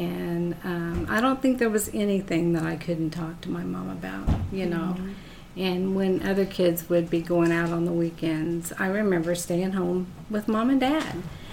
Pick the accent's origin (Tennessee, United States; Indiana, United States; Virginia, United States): Indiana, United States; Evansville; Evansville.